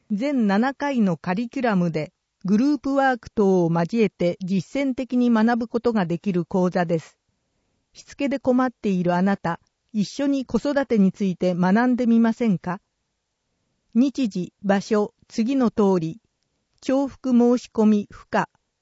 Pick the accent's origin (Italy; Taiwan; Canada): Canada; Japanese is a second language; also born or lived in Southern United States; now in Japan; ちなみに私の母国カナダも近年の夏は熱波で猛暑日が続くことが増えてきましたが、湿度が低い分過ごしやすいです。学生時代アメリカ南部で過ごした経験もありますが、やっぱり日本の夏が一番暑いです。